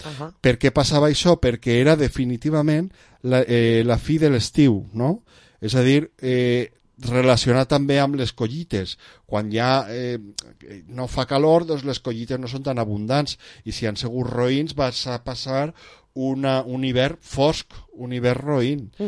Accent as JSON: {"language": "Catalan", "region": "Valencian Community", "country": "Spain", "said": "jo sóc nacionalista valencià, per tant, entenc que no és només llengua, els nostres costums"}